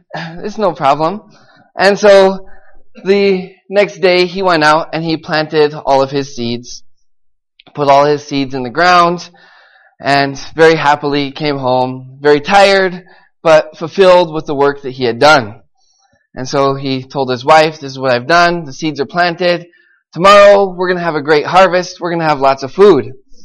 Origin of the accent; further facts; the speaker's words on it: United States; for me, I'm not American anymore. And so it's good to hear how different people are growing in America